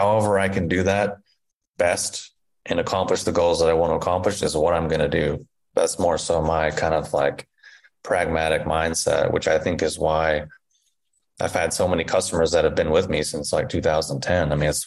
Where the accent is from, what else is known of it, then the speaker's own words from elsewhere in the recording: Indiana, United States; also born or lived in Kentucky; at least where I grew up in Indiana and in Kentucky